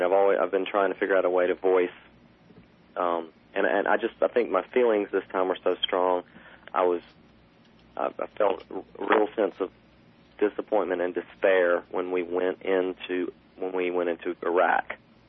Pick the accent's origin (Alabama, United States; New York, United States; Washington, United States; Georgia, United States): Alabama, United States; Mobile; now in Nashville, United States; I'm from Mobile, Alabama, and I live in Nashville now, so I've only made it almost to this Mason-Dixon line